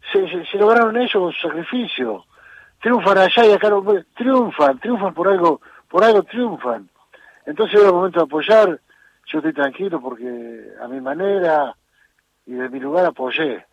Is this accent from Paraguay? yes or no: no; Argentina; porque somos argentinos.